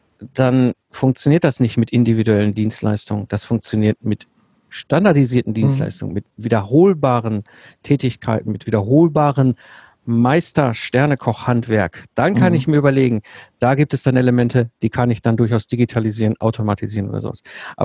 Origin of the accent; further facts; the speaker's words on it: North Rhine-Westphalia, Germany; ich bin ein Kind des Ruhrpotts, da bin ich geboren und aufgewachsen. Ich habe sehr früh in der Kindheit schon gemerkt, so wenn du so zwischen Kohle und Stahl groß wirst, ne, ich bin 74er Baujahr, das heißt, ich habe meine Jugend in den 80ern und 90ern im Ruhrpott erlebt